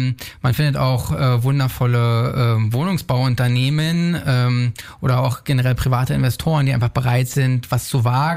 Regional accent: Berlin, Germany; Ja, erstmal ist halt Lichtenberg für mich meine Heimat. Ich bin da groß geworden

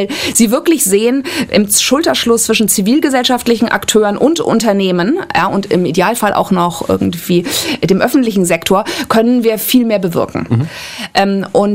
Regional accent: Hamburg, Germany; also born or lived in Munich; now in Berlin, Germany; Und ich komme ja aus Hamburg, habe dann in München studiert, in ein paar anderen Ländern dann auch noch gewohnt.

